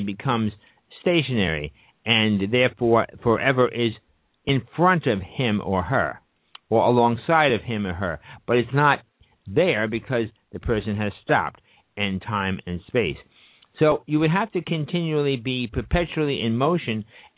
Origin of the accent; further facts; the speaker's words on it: New York, United States; now in Bergenfield, United States; I am an Easterner from the New York area, and Easterners and Yorkers, you know, Yorkers, New Yorkers, are known, at least I'm known, to use my hands, and I'm not Italian.